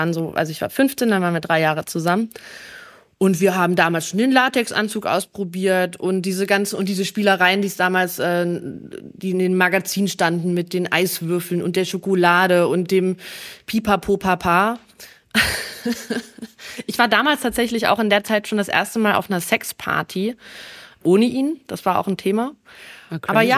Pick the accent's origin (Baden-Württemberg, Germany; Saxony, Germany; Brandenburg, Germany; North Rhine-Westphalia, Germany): Saxony, Germany; Dresden; born there; ich bin in Dresden geboren